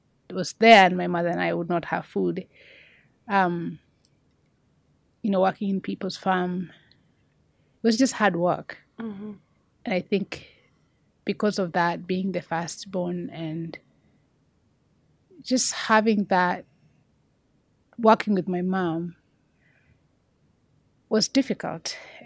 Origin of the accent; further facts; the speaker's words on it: Enosain, Narok County, Kenya; I come from a small village in Kenya. It's called Enosain. It's near the Maasai Mara for those who travel to Kenya. I come from the Maasai people. Very traditional.